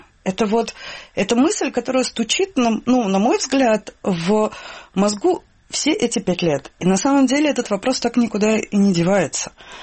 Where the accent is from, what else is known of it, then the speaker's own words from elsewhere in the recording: Saint Petersburg, Russia; Я из Санкт-Петербурга, да.